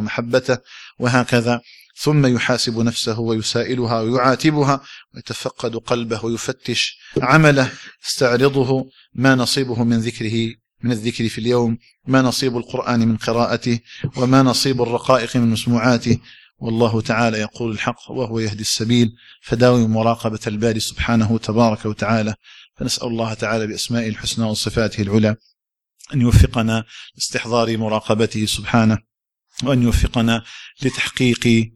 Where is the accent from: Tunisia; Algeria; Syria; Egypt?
Algeria; اللهم اجعل بلدنا الجزائر آمنا مطمئنا